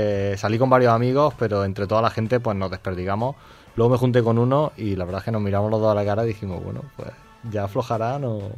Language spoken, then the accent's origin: Spanish; Granada, Andalusia, Spain; Hay una que me hace mucha ilusión hacer, que es mi tierra en Granada